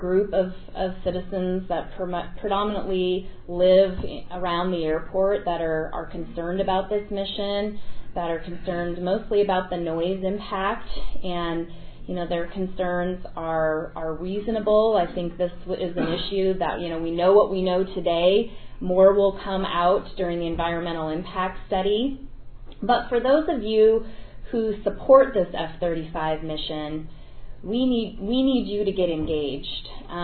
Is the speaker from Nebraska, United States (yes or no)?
no; Mountain Home, Idaho, United States; I grew up in Mountain Home, and obviously that's an Air Force town, and I know what a source of pride that was in that community